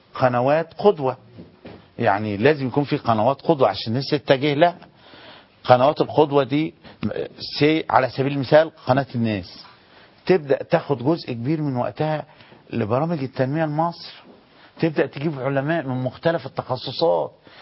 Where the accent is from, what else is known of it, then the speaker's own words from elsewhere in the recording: Egypt; احنا كشعب مصري